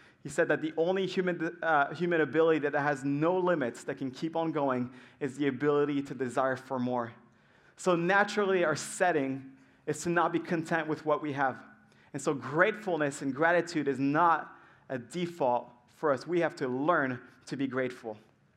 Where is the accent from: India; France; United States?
France; because I grew up in France and it was in a different language